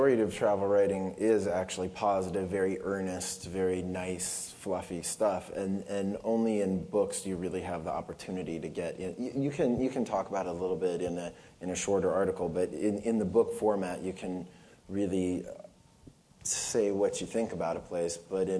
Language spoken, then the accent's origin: English; United States; But as an American, we're not so shocked by firearms.